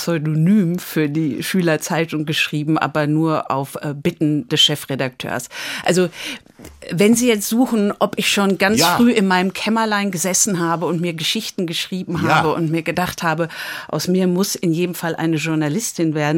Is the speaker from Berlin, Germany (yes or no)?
no; Dortmund, North Rhine-Westphalia, Germany; Also so war es jetzt in Dortmund, Bövinghausen, wo ich groß geworden bin, nicht.